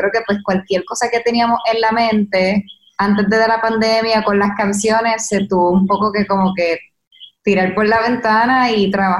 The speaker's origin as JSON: {"language": "Spanish", "country": "Puerto Rico", "said": "Sabes que Puerto Rico es tan hermoso, pues también lo queríamos poner"}